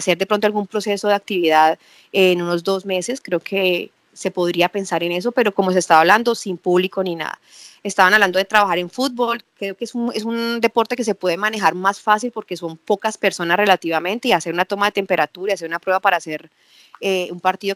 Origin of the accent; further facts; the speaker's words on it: Colombia; De pronto aquí nosotros somos colombianos tercermundistas, como nos dicen